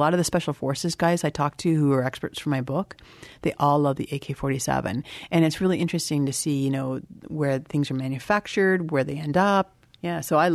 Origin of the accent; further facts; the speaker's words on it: Canada; being a Canadian